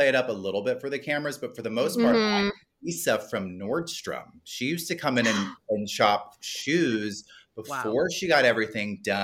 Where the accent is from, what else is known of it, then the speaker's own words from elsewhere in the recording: Miami, Florida, United States; I'm from Miami. I love it.